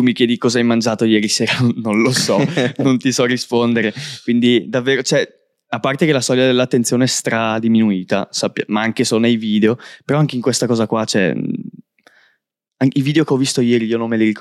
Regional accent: Bergamo, Lombardy, Italy; Allora, io sono di Bergamo.

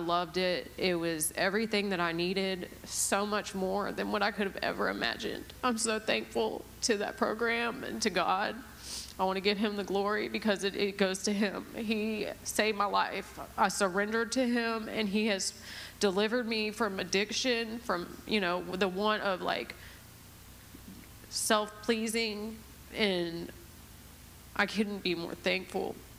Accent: South Carolina, United States; now in Poplar Bluff, United States; I'm 33 years old. I'm not from Poplar Bluff. I'm from South Carolina. I came here a couple years ago.

